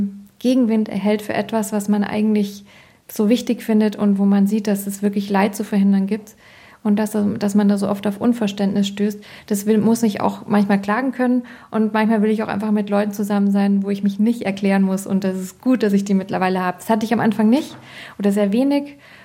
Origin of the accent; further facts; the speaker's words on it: Bavaria, Germany; Ich bin so im Speckgürtel von München aufgewachsen. Also wir haben Land dazu gesagt, aber mittlerweile weiß ich, es ist überhaupt nicht Land. Es ist S-Bahn-Bereich und ich bin totales Stadtkind trotzdem.